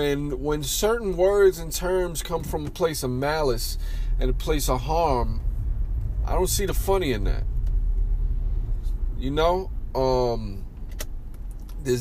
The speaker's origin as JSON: {"language": "English", "country": "United States", "tie": "born or raised there", "said": "Because I am. I was born and raised in America. With Puerto Rican descent."}